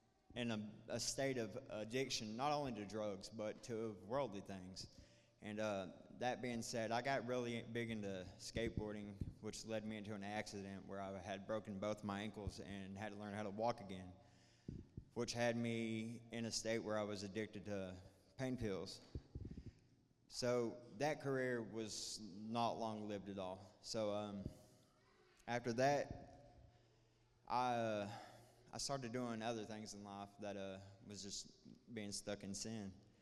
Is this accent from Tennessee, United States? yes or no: yes; Crossville, Tennessee, United States; I'm from Crossville, Tennessee. And being said, Crossville, Tennessee is a very small county with absolutely nothing to do.